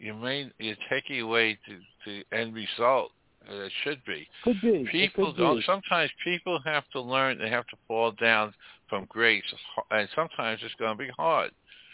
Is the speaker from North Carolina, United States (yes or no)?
no; New York, United States; My number one sport is hockey because I grew up in the New York area and we had hockey.